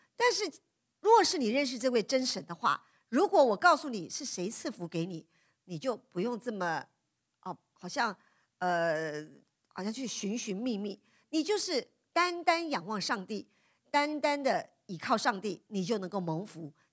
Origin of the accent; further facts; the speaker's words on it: China; 但是呢，我们中国人还是很怎么样，盼望得福啊。